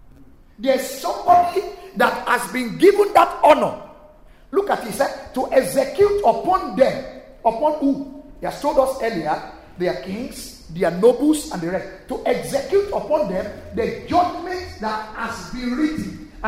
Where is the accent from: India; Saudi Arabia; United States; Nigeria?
Nigeria; now in United Kingdom; I am from Nigeria.